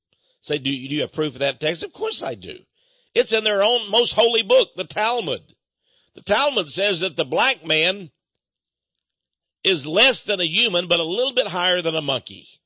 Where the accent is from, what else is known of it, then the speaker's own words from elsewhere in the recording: Texas, United States; What a greedy dude that guy was. I'm a Texan, but he was bad, bad.